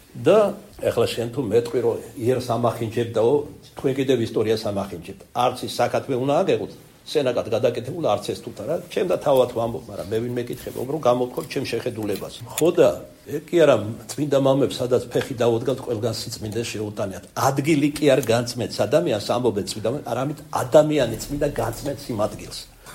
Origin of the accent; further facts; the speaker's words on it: Kartli, Georgia; ქართლელი ვარ მაგრამ როცა საჭიროა მეგრელზე ჩქარავ ლაპარაკო